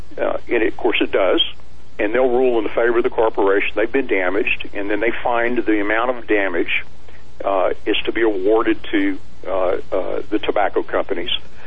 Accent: United States; I'm an American. I'm a free moral agent.

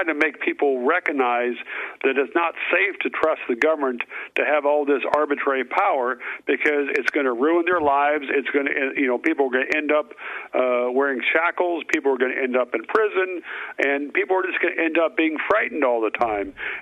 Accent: Virginia, United States; also born or lived in Iowa; Well, I was born in Iowa, raised in the mountains of Virginia. Went to school off and on at Virginia Tech.

